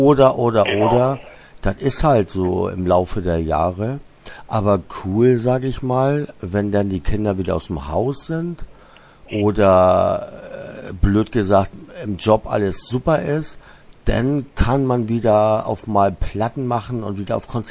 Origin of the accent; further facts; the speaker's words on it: Denmark; Ja, ich komme aus Dänemark, das ist alles anders hier bei uns.